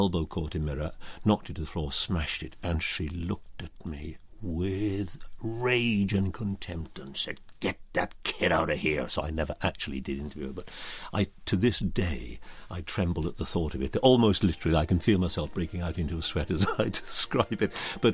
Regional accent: Cardiff, Wales, United Kingdom; Splott was a district of Cardiff, yeah. We were respectable poor.

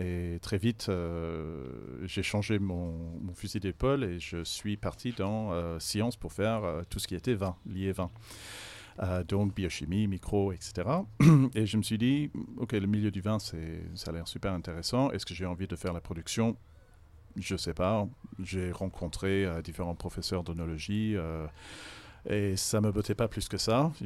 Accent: Melbourne, Victoria, Australia; Bon, je viens de Melbourne, donc j'avais la chance d'être pas loin de Yarra Valley, donc qui est la première région viticole à proximité de Melbourne.

